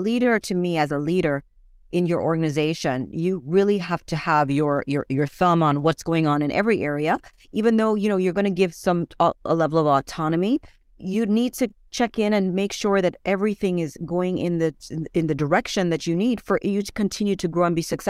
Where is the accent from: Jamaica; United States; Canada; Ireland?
Jamaica; growing up in Jamaica, most of us grew up very entrepreneurial.